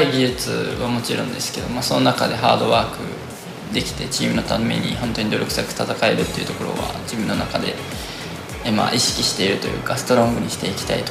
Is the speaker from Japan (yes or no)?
yes; Mie, Japan; は三重県です。